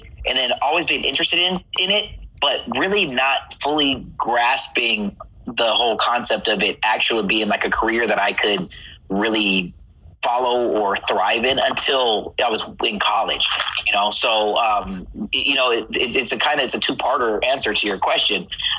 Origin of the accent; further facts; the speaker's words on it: San Diego, California, United States; listening as a kid growing up in San Diego.